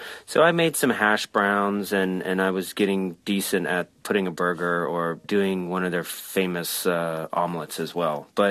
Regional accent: Atlanta, Georgia, United States; I've always had a love affair with the Waffle House growing up in Atlanta.

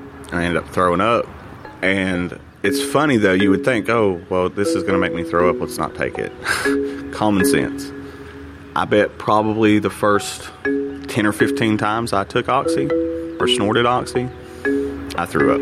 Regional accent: Wise, Virginia, United States; I'm originally from Wise. I grew up there my whole life.

